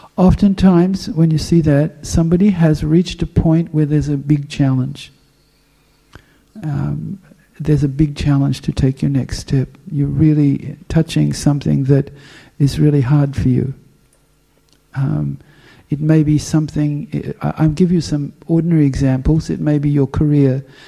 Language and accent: English; Western Australia, Australia; I'm from Western Australia, but I'm a Melbourne.